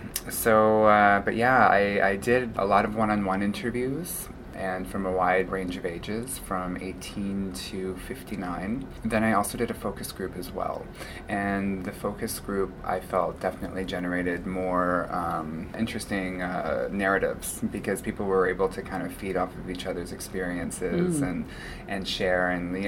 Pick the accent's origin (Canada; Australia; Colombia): Canada; Golden, British Columbia; I still recognize that I was raised in Golden, British Columbia, which is the eastern part of Tsikwakam Kulu, but I am Tkamloops Te Tsikwakam from Kamloops, British Columbia, which is so-called BC.